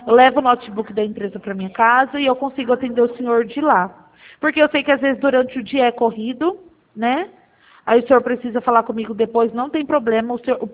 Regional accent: Araçatuba, São Paulo, Brazil; Bauru é perto da minha cidade, né? Eu sou de Araçatuba

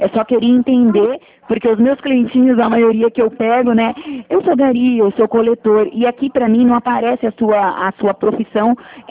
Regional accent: Curitiba, Paraná, Brazil; Eu sou daqui de Curitiba, né?

